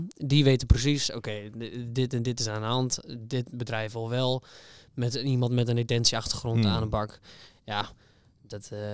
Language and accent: Dutch; Groningen, Netherlands; born there; Ik ben geboren in Groningen.